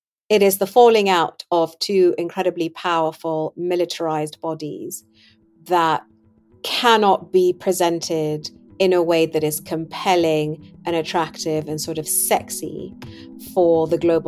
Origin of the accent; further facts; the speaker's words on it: Sudan; My recollection of growing up in Sudan was that it was just really off the beaten path politically.